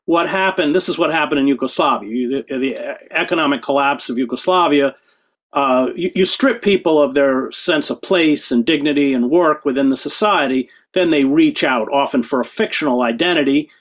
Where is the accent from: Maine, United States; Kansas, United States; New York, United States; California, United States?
Maine, United States; I grew up in Maine. My relatives are all hunters.